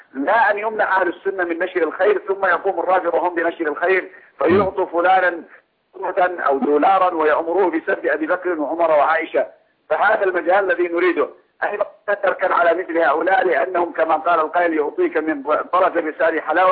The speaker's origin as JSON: {"language": "Arabic", "country": "Yemen", "said": "عندنا في اليمن"}